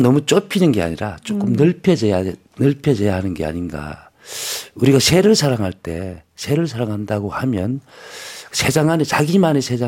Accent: Gyeongsang, South Korea; 근데 뭐 저는 뭐 경상도 사람이라서 그런지

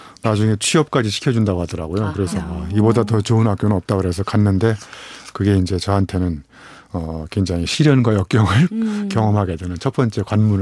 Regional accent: Eumseong, North Chungcheong, South Korea; 저도 어렸을 때는 중학교 때까지 제 고향이 충북 음성이거든요.

